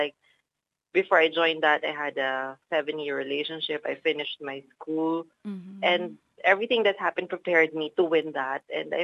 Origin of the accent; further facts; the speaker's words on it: Philippines; I'm Filipino, and I know many languages